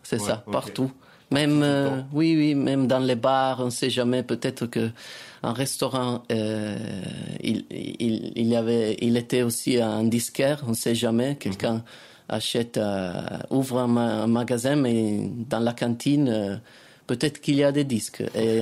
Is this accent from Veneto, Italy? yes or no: no; Turin, Piedmont, Italy; born there; j'habite à Turin, je suis né à Turin dans un quartier des ouvrières, quand il y avait encore un petit peu la fabrique Fiat, qui était la fabrique des voitures.